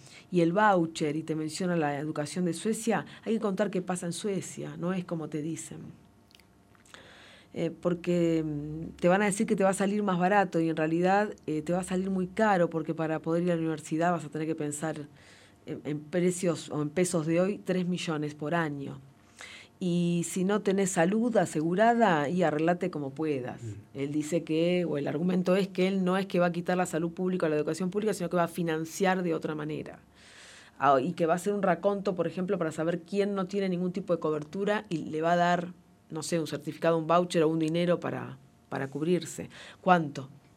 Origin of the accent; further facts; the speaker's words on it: Argentina; Somos todos argentinos y argentinas